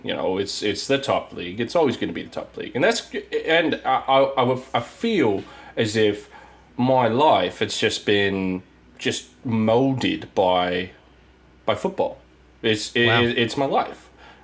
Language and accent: English; London, United Kingdom; Well, born and raised in South London